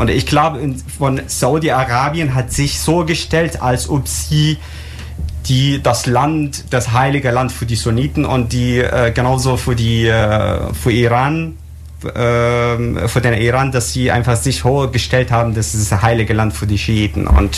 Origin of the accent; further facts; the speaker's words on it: Syria; German is a second language; Ich komme aus dem Osten von Syrien, wo die meisten Gas- und Ölfelder sind